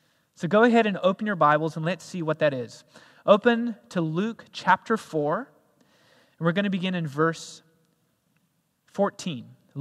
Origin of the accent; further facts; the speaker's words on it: Cape Town, Western Cape, South Africa; moved away as an adult; also born or lived in Boston, Massachusetts; I not only moved out of their house, I moved out of their country as well. So I moved from Cape Town, South Africa, across to Boston, Massachusetts, following a dream, going for it. I was going to study there.